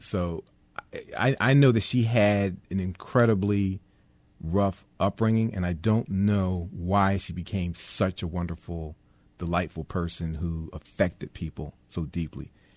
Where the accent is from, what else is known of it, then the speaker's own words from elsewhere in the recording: Philadelphia, Pennsylvania, United States; I would, sure. We were financially challenged. I didn't know it, you know. I didn't know it growing up.